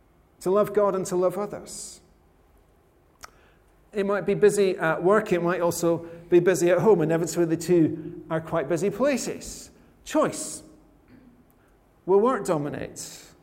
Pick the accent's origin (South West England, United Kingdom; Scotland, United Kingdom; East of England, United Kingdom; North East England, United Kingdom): Scotland, United Kingdom; And I'm Scottish, I like free gifts